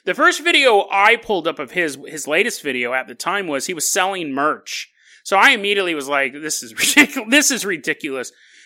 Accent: California, United States; I grew up down there in Riverside County.

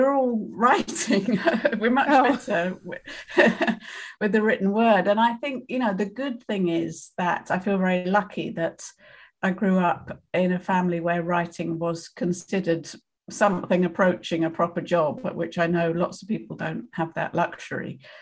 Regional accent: United Kingdom; I'm, as you may be able to tell, I'm British

